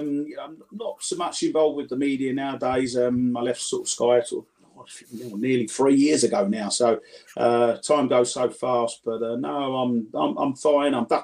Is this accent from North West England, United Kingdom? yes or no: no; Romford, London, United Kingdom; also born or lived in West Ham; I was brought up in Romford in Essex. I was actually born in West Ham. It's on my passport, Paul. So born into a mad West Ham family